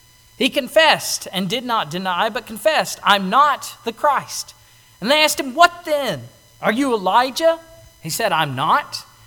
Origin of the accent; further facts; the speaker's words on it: United States; You know, I'm an American, but I didn't send these people.